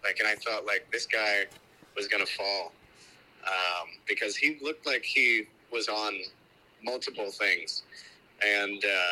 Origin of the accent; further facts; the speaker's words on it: Ste. Genevieve, Missouri, United States; growing up in St. Genevieve, Missouri, there's like 4,000 people, and you just can't escape your shadow.